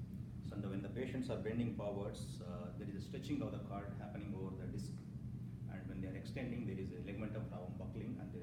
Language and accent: English; South India, India; English is a second language; Yeah, so I am from India. So I basically come from south part of India.